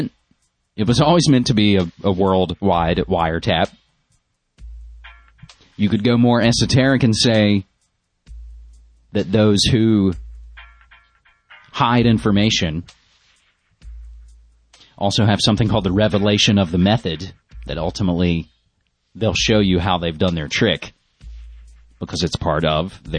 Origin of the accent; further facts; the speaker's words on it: West Virginia, United States; the shame of my home state of West Virginia